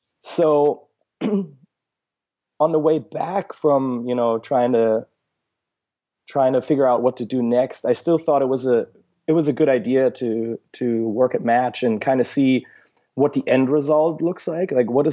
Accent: Germany; I grew up in Germany. I went to school there

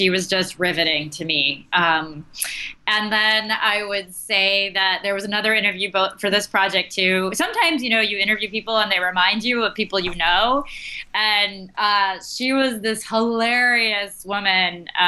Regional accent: Rhode Island, United States; So that was my life in the summer growing up in Rhode Island.

